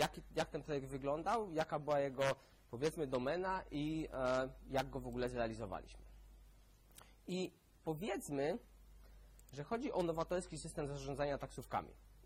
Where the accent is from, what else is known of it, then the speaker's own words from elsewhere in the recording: Gliwice, Silesian Voivodeship, Poland; Przyjechałem z Gliwic, z południa Polski